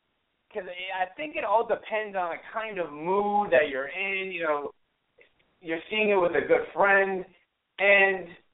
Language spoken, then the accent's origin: English; Bridgewater, New Jersey, United States; I live in Bridgewater, New Jersey. That is where I am home. That's where my mother and my father live. That's where I was born and raised.